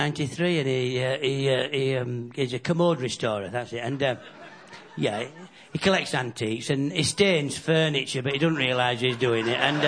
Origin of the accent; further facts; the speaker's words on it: Yorkshire and the Humber, United Kingdom; I'm a Yorkshire man, bread and butter. And, now, although I am from Yorkshire, if I do the clubs around Wigan and places like that, a lot of people seem to think I'm from Kent.